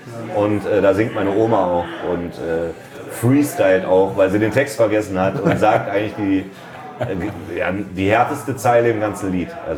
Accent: Mülheim an der Ruhr, North Rhine-Westphalia, Germany; Mülheim-Stierum heißt das.

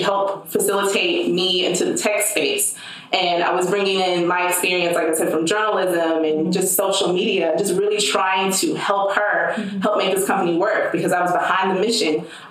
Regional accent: the South, United States; now in Los Angeles, United States; I went to school on the East Coast. I'm from the South.

